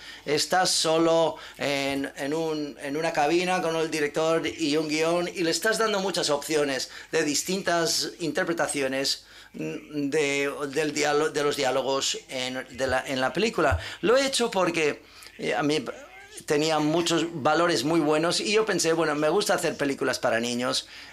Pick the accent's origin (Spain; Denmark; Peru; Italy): Italy; Yo soy italiano, no hablo italiano demasiado, pero digo, bueno, ¿por qué no?